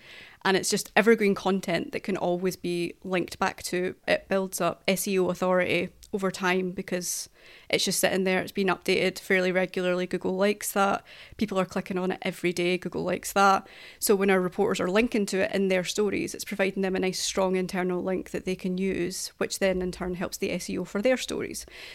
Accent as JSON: {"language": "English", "region": "Scotland", "country": "United Kingdom", "accent": "Scottish", "said": "Sorry, this is my Scottish accent not helping here."}